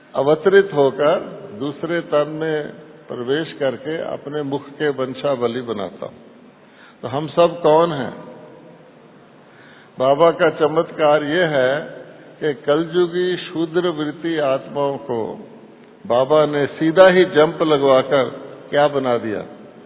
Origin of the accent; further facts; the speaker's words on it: Gujarat, India; मैं गुजराती हूं, मैं गुजरात में भी काठियावाड़ी हूं